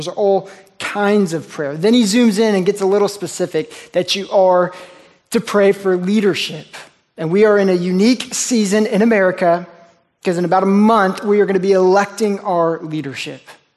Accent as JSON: {"language": "English", "region": "Oklahoma", "country": "United States", "tie": "born or raised there", "moved": "as an adult", "lives_now": "Texas, United States", "said": "I grew up in Oklahoma, for those I don't know, and I moved to Texas about 5 years ago."}